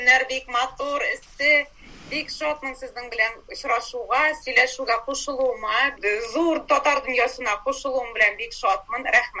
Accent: Petrovka, Bashkortostan, Russia; born there; мин Стерлибаш район Петровка авылыннан туышым белән.

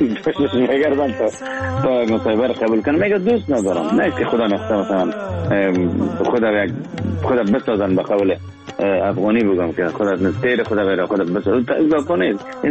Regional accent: Afghanistan; ما افغانام

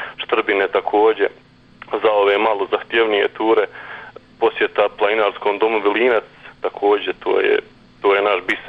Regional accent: Jablanica, Federation of Bosnia and Herzegovina, Bosnia & Herzegovina; born there; Ja sebe smatram sretnim i privilegovanim što sam rođen ovdje u Jablanici.

